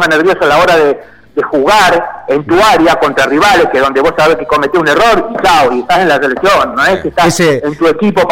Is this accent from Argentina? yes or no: yes; Santa Fe, Argentina; No, yo tengo un gran recuerdo de Santa Fe, porque obviamente crecí ahí, me crié ahí, sobre todo en Las Flores 2